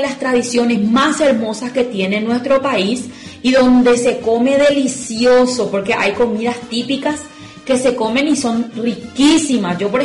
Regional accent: Paraguay; nosotros sabemos como paraguayos que tenemos muchas y tenemos que estar orgullosos de las mismas

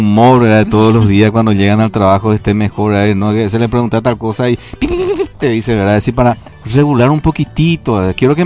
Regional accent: Paraguay; Yo soy bien paraguayo, ¿verdad?

